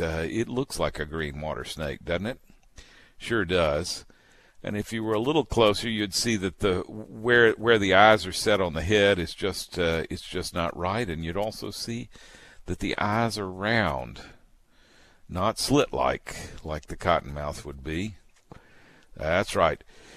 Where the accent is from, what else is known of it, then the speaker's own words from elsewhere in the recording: Alabama, United States; I grew up, when I grew up over on Cypress Shores on Dog River